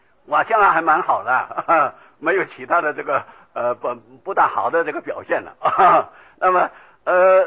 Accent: Taiwan; 我是讲国语了，偶然会掺杂一两句这个台语啊。哎，这个学生他还不知道我是个本省人呢

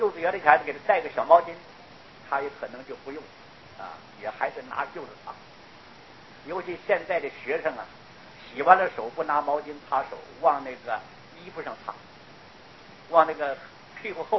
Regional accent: China; 但这是讲我们从大陆来的习惯

